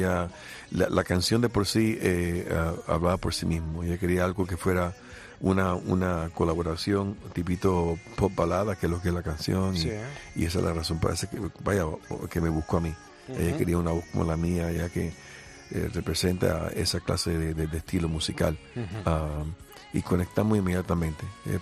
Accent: Cuba; moved away; Cuando salí de Cuba, yo soy hijo único

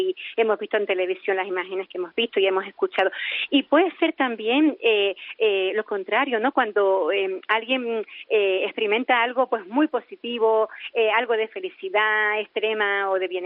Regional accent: Canary Islands, Spain; soy canaria

